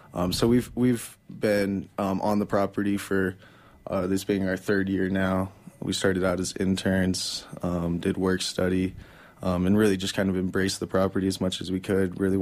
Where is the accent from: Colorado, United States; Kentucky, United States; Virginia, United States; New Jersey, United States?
Colorado, United States; Denver; also born or lived in Hesperus, United States; So me and my partner, Max Fields here, both grew up in Denver, Colorado.